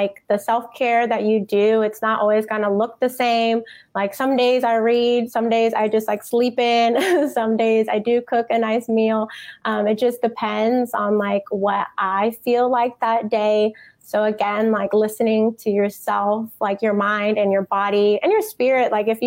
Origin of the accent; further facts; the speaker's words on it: California, United States; Like, I'm originally from California. Like, I don't like the cold.